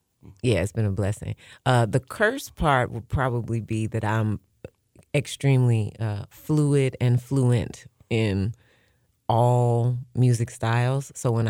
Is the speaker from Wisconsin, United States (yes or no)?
no; Nashville, Tennessee, United States; also born or lived in Atlanta; because I was born and raised in Nashville, literally spent half of my life in Nashville, half of my life in Atlanta.